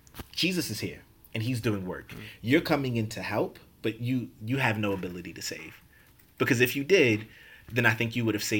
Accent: Brooklyn, New York, United States; from Brooklyn, born and raised.

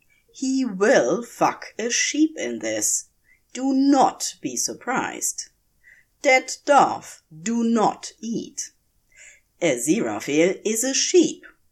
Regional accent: Wales, United Kingdom; It's okay. I can write this. I'm Welsh.

